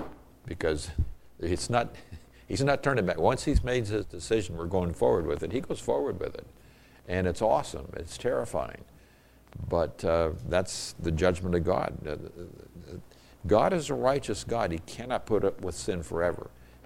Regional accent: Northern Nigeria, Nigeria; I grew up in Nigeria, and especially in the northern area.

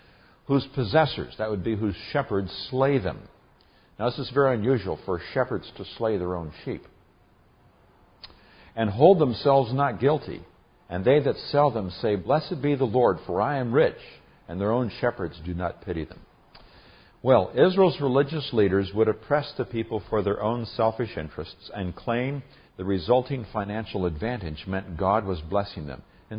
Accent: Nigeria; When I grew up in Nigeria, West Africa, stories, you almost had to teach by stories or parables.

